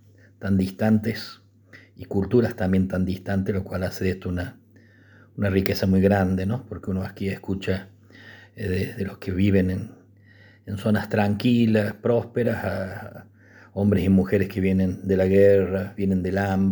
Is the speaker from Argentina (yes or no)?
yes; Argentina